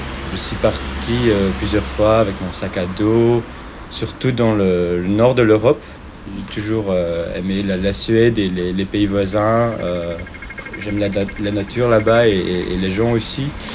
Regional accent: Flanders, Belgium; je viens du Limbourg.

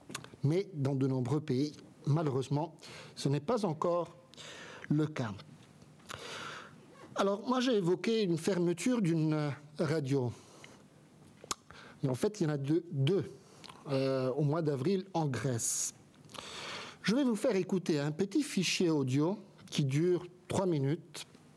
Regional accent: Italy; French is a second language; Comme tout d'ailleurs en Italie, hein. Je suis italien.

